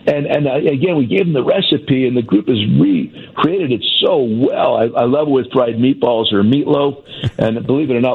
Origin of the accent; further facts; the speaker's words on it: Hazleton, Pennsylvania, United States; trying to bring together the Hispanic and Anglo cultures in my hometown. At the time we began, it was really controversial, right around 2010, and really very unpopular in that small pocket back home.